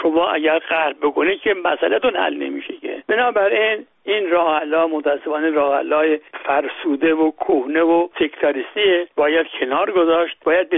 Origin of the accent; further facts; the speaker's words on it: Iran; من خودم آذری هستم، خیلی هم احساسات آذری دارم، ولی خودم رو بیش از همه ایرانی میدونم